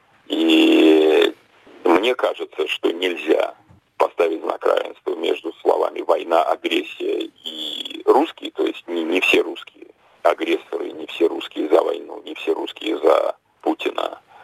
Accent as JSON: {"language": "Russian", "country": "Russia", "tie": "born there", "said": "Но при этом я был и остаюсь русским, потому что я родился в России среди русских. Я по-русски думаю, я по-русски пишу."}